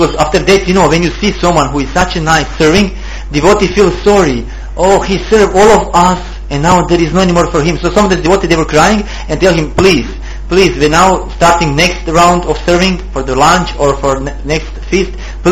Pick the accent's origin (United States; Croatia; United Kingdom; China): Croatia; English is a second language; he came back to Croatia. I'm from Croatia.